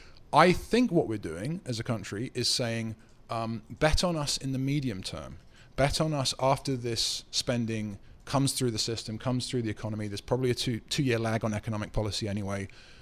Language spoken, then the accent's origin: English; United Kingdom; I'm very British.